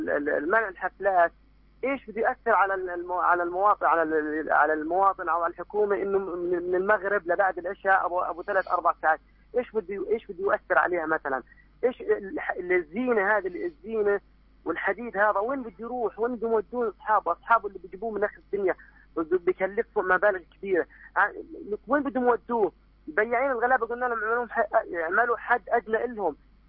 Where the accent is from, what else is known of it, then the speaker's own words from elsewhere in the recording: Gaza Strip, Palestine; أنا بالنسبة لي أنا كمواطن من غزة